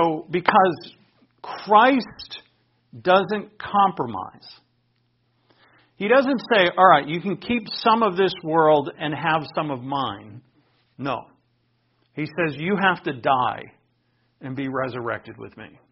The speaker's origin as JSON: {"language": "English", "region": "Rhode Island", "country": "United States", "tie": "born or raised there", "said": "especially back in New England, we have very old buildings where I grew up in Rhode Island, some very old buildings, and they're beautiful."}